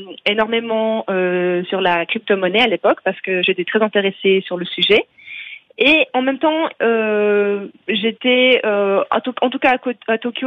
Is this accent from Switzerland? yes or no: yes; Switzerland; Il m'a contacté parce que j'étais francophone. Je suis suissesse, donc nous parlons la même langue.